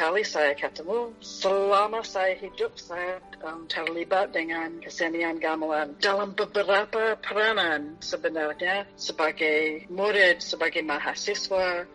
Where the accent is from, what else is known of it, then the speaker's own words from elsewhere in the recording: United States; Indonesian is a second language; Saya orang Amerika, tetapi di dalam jiwa saya juga ada orang Indonesia.